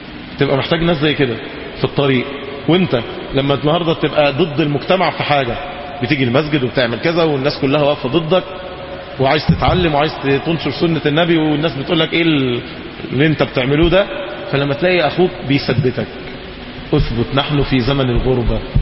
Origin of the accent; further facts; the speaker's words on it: Egypt; أول ما عرف أن أنا مصري